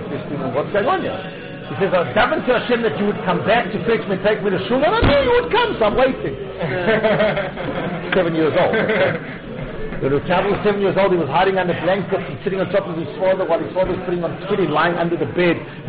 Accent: South Africa; I'm from South Africa.

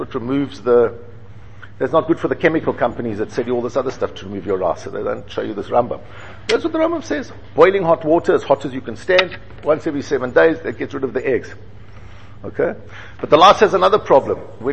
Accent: South Africa; I was growing up in South Africa

